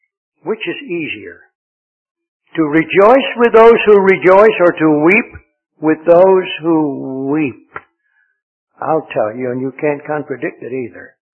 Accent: Lancaster, Pennsylvania, United States; born there; There, where I was born in Lancaster, Pennsylvania

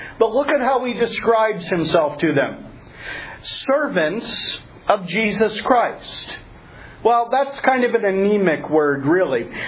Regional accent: Pennsylvania, United States; I come from Pennsylvania, as you know, and we come from the area of Pennsylvania where we have a lot of Amish folk.

